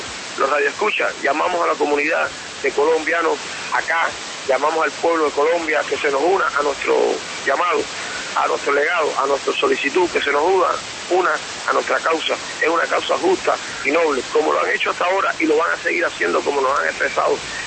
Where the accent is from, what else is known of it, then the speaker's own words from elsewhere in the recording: Cuba; moved away as an adult; he vivido más de 35 años ahí en esa isla, donde yo amo mi pueblo, quiero mi pueblo